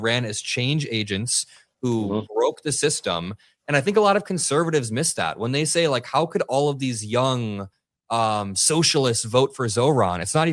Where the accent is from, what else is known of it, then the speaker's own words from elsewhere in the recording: Indiana, United States; I grew up in Indiana and I drove to Iowa for my first ever Trump rally during the caucuses.